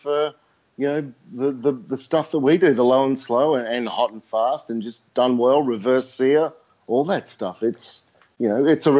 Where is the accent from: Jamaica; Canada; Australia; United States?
Australia; Brisbane, Queensland; born there; Yeah, so I was born in Brisbane. My folks came out in 1968 from the Czech Republic.